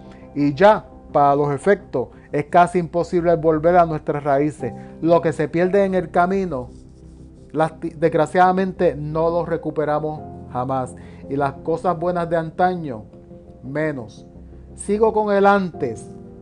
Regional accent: Manatí, Puerto Rico; el paseo nocturno por la calle McKinley de mi pueblo de Manatí

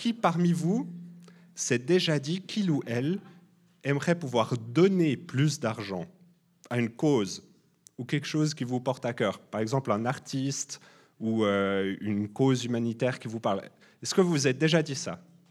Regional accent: Switzerland; Là, on est un petit peu touché en tant que Suisse.

